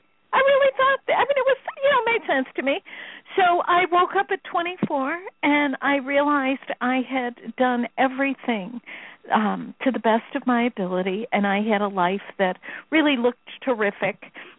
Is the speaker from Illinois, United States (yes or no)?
yes; Chicago, Illinois, United States; Listen, I'm from Chicago. We don't use words like that.